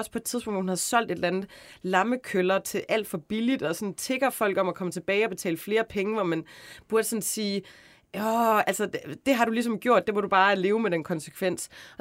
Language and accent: Danish; Central Denmark Region, Denmark; nu kommer jeg også selv fra Vestjylland